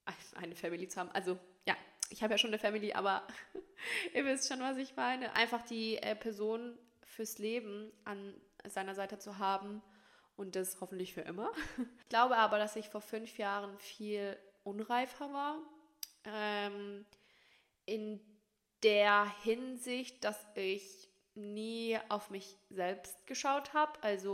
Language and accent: German; Turkey; aber ich bin Türkin